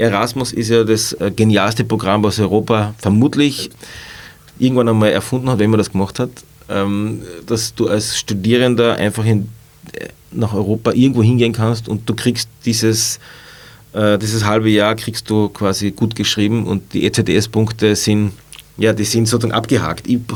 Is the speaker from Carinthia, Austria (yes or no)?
yes; Carinthia, Austria; Ich habe damals schon als Studierender in meinem Ort, wo ich herkomme, in Kärnten, in den Bergen